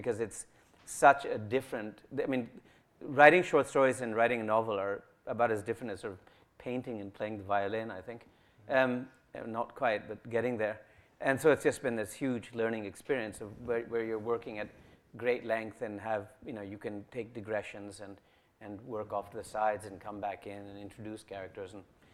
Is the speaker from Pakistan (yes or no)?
yes; Pakistan; my next book, he was very pleased to hear, is a memoir about growing up in Pakistan